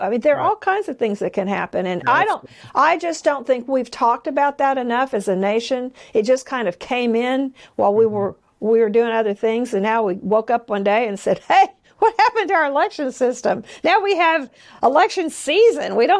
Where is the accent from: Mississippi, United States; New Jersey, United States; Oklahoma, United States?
Oklahoma, United States; Oklahoma City; Well, I'm from Oklahoma City, and I've always kind of identified with Fort Worth.